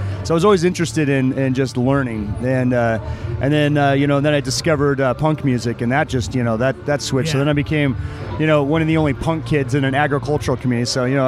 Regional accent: Montrose, Colorado, United States; No, it's definitely an agriculture community.

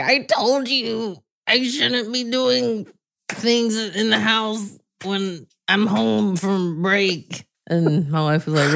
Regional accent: the South, United States; I mean, I was raised in the South, so the church was a part of my life.

